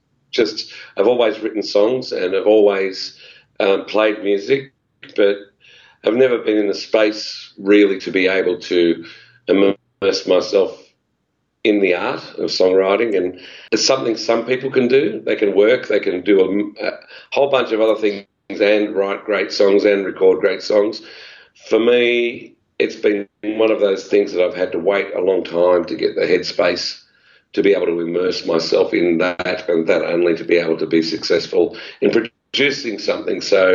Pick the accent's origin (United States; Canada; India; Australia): Australia; New South Wales; I grew up on the farming flats at the foot of the Blue Mountains west of Sydney, somewhere between Penrith and Richmond.